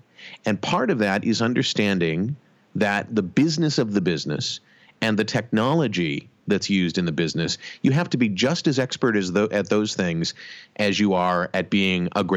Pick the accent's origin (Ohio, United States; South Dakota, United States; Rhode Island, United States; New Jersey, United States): Ohio, United States; Cleveland; So I grew up in Cleveland, Ohio, and I fell in love with radio when I was like in single digits in terms of age.